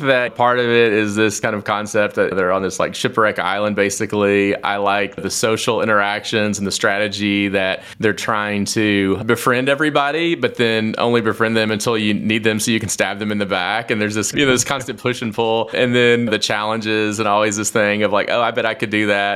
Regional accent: Columbia, Tennessee, United States; So I actually grew up in Columbia, but not Columbia, Missouri. I grew up in Columbia, Tennessee.

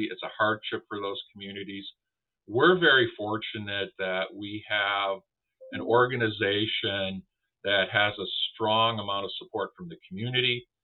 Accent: New York, United States; I come from New York, so therefore, you know, I see things a little differently. It took me a while to get out of that New York mode.

